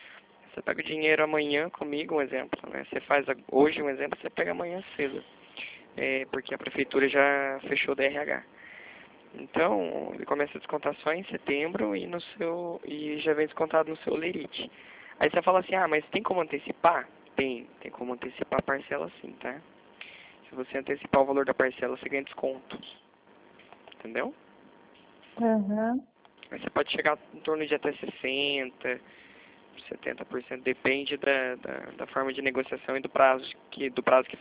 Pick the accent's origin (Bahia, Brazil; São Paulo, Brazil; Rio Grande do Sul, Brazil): São Paulo, Brazil; Mogi Guaçu; eu sou daqui de Mogi Guaçu, moro ali no Santa Cruz.